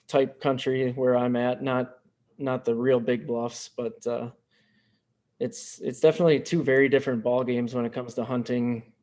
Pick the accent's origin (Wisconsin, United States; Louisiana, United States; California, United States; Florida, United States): Wisconsin, United States; Fort Atkinson; I am from Fort Atkinson.